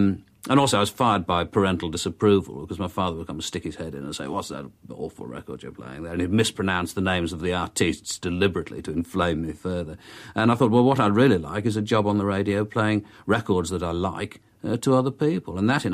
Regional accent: Liverpool, North West England, United Kingdom; So I phoned him up and said that I was from Liverpool, and he immediately put me on the air, and we talked a bit about Liverpool

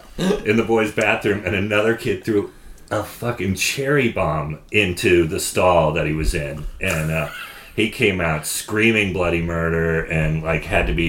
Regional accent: Sonoma, California, United States; born or raised there

